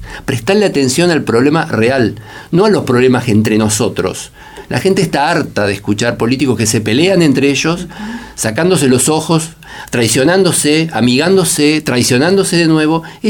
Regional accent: Esquel, Chubut, Argentina; Nosotros somos vecinos de Esquel.

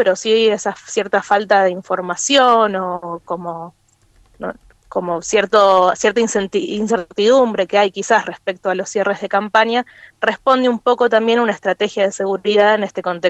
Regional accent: Argentina; como argentinos y argentinas

